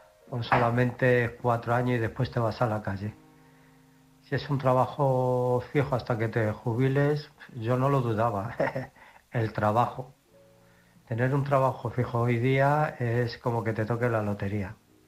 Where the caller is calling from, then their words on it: Illescas, Castilla-La Mancha, Spain; Hola, buenas noches. … de Illescas.